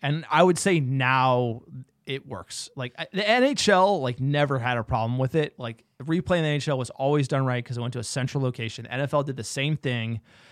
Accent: New Jersey, United States; I mean, we grew up in New Jersey. There's a lot of Jets fans.

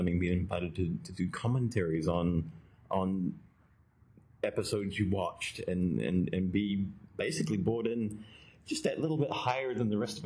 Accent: New Zealand; You were in my home country, New Zealand.

